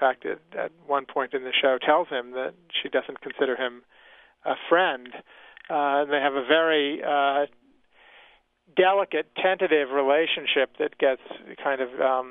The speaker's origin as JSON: {"language": "English", "town": "Lake Charles", "region": "Louisiana", "country": "United States", "tie": "born or raised there", "said": "I grew up in Lake Charles, Louisiana, in a Jewish family."}